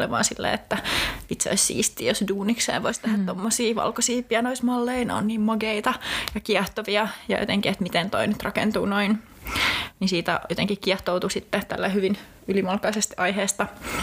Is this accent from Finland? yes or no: yes; Espoo, Uusimaa, Finland; Oon itse kotoisin Espoosta, ihana kaupunki